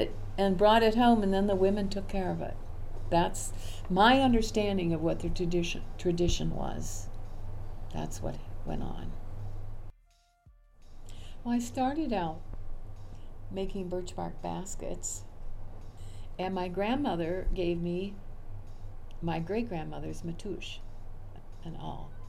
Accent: Hungry Jack, Minnesota, United States; also born or lived in St. Paul; I was born in St. Paul, and I was 10 days old when they brought me up to Hungry Jack.

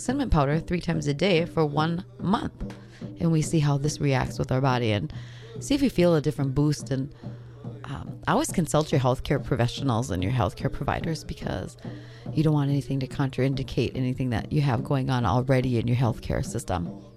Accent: Minnesota, United States; you know, I'm Bear Clan from the Leech Lake Ojibwe.

